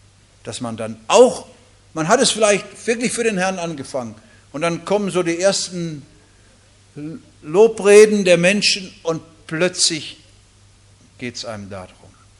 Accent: Baden-Württemberg, Germany; Gibt es hier im Westfalen ganz genau wie bei uns in Baden-Württemberg, nicht?

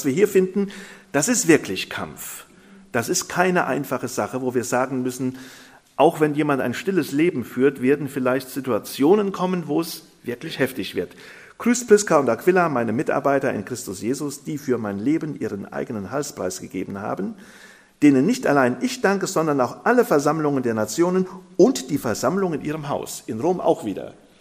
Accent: Burbach, North Rhine-Westphalia, Germany; Das Zusammenkommen in Burbach, wo ich herkomme, hat so begonnen.

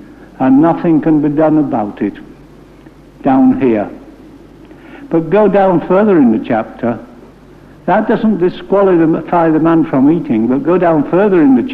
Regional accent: Yorkshire and the Humber, United Kingdom; But can I say, as a Yorkshireman, pretty bluntly, do get your teeth into the peace offering and eat it.

